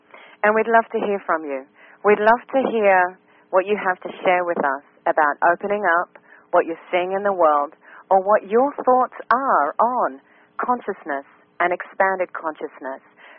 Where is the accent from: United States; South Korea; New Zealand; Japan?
New Zealand; I'm from New Zealand.